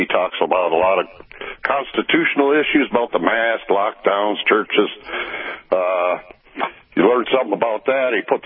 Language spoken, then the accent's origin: English; Mounds View, Minnesota, United States; I'm from Moundsview there, Warrior.